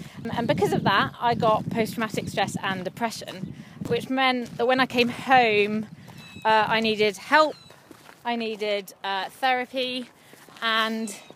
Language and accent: English; Eastbourne, South East England, United Kingdom; born there; also born or lived in Spain / Japan; now in Perth, United Kingdom; I was born in Eastbourne. And then because of my dad's job, which is was a solar physicist, we lived all over. We lived in Spain, we lived in Japan. But now home for me is Perth in Scotland, or just north, in the mountains.